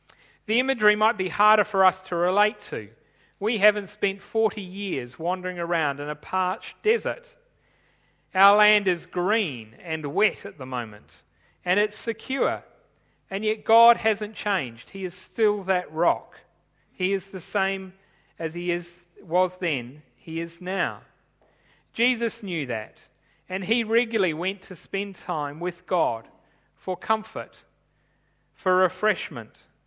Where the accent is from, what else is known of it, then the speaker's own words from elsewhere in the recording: Tanzania; When I grew up in Tanzania